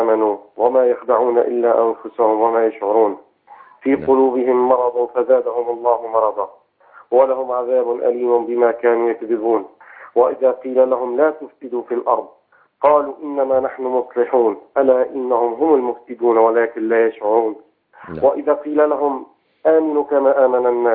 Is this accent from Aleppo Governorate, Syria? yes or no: yes; Aleppo, Aleppo Governorate, Syria; أقسم بالله العلي الجليل، وأنا من حلب